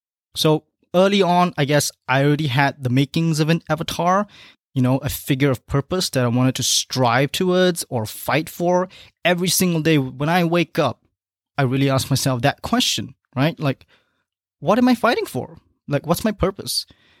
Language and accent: English; Malaysia; back in my home country of Malaysia